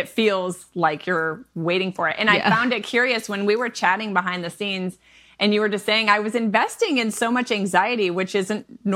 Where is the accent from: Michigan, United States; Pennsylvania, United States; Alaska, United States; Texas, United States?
Michigan, United States; I am a Midwest mama of 7. I'm originally from Michigan, but I married a Southern man on the internet.